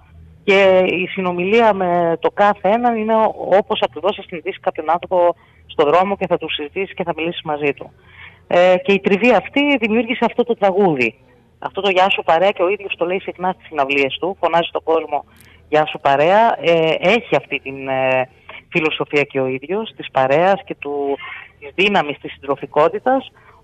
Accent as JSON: {"language": "Greek", "town": "Serres", "region": "Central Macedonia", "country": "Greece", "tie": "born or raised there", "said": "πήγα στο χωριό μου εδώ στις Σέρες, που πλέον δεν υπάρχουν πολλοί άνθρωποι από τα παιδικά μου χρόνια"}